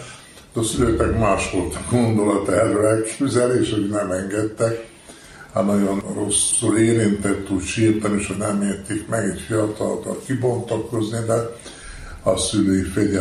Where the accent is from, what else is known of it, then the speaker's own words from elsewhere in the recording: Senta, Vojvodina, Serbia; now in Totovo Selo, Serbia; Én zentai vagyok, zenta szülötte.